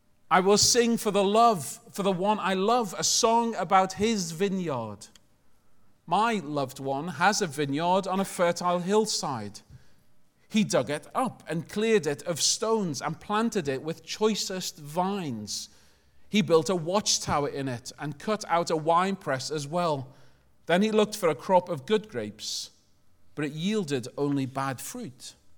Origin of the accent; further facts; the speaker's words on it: Liverpool, North West England, United Kingdom; accent: Scouse; I've been out of Britain for quite a while now, and also I'm a Scouser.